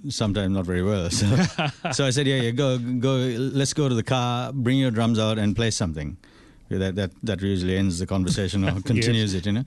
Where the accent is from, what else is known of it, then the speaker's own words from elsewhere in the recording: Sri Lanka; English is a second language; like when I grew up in Sri Lanka, I didn't even look at the Sri Lankan drum because it wasn't my kind of thing